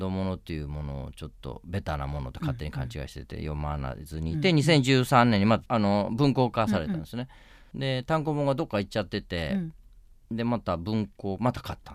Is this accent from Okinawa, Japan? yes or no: no; Kashiwara, Osaka, Japan; はい、はい、大阪の柏原市です。